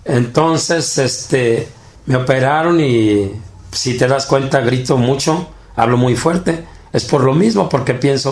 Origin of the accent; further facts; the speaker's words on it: Colotlán, Jalisco, Mexico; born there; yo nací aquí en Colotlán, en Guerrero número 10, soy alacrán de adeveras.